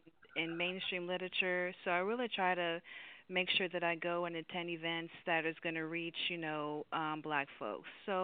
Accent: Mississippi, United States; now in Tampa, United States; But I'm originally from Mississippi. I now live in the Florida area, in the Tampa area.

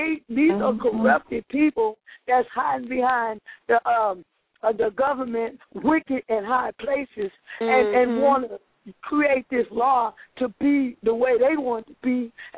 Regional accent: California, United States; Hey, and I am from California.

